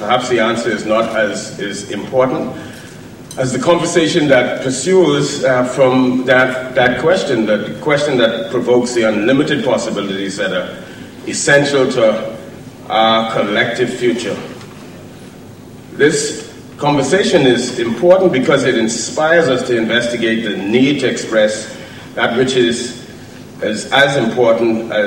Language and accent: English; Bahamas; I come from the Bahamas, and we're often described as a small island state, when in fact we're a nation of 700 even smaller islands with a total population of just over 300,000 people.